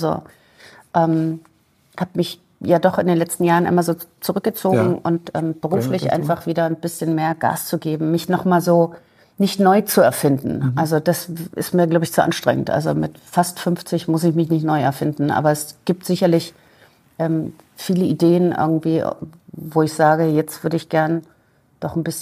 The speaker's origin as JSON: {"language": "German", "region": "Berlin", "country": "Germany", "lives_now": "Heidelberg, Germany", "said": "Und deswegen lebe ich seit 20 Jahren hier und es ist meine Heimat geworden. Also tief in mir drin bin ich noch ein Berliner Mädchen und da merke ich schon noch so diesen Berliner Vibe."}